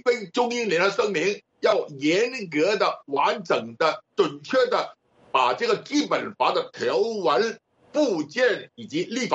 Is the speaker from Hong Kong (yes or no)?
yes; Hong Kong